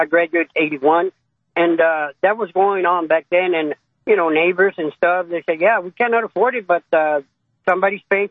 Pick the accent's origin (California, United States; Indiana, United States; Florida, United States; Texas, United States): Texas, United States; I was born and raised in Stark County.